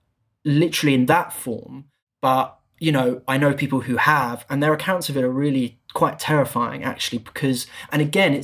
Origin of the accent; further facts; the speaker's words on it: Bromley, London, United Kingdom; a park called High Elms, which is near where I grew up and live in Bromley.